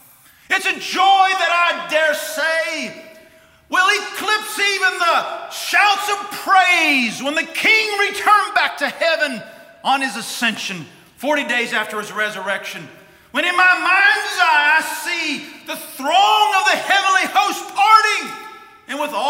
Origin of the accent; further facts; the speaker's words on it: United States; I'm an American. I'm thankful to live in America. Don't want to live anywhere else.